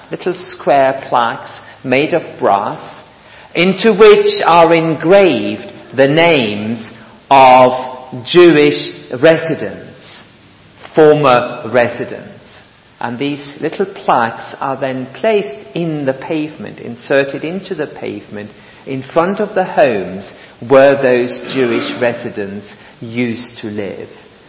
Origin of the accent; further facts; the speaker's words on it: Michelstadt, Hesse, Germany; Michelstadt, that's the name of my hometown